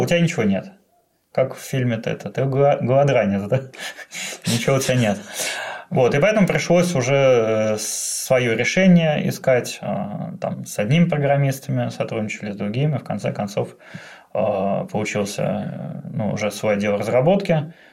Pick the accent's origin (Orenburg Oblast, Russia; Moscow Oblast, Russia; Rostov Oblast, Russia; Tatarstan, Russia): Tatarstan, Russia; Kazan; also born or lived in Saratov; now in London, United Kingdom; Я родился в Саратове, вырос в Казани, а сейчас живу в Лондоне.